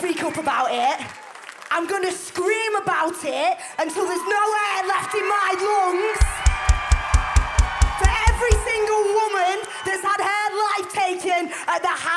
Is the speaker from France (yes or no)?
no; England, United Kingdom; now in Germany; I'm gonna talk in relation to my home country, which is England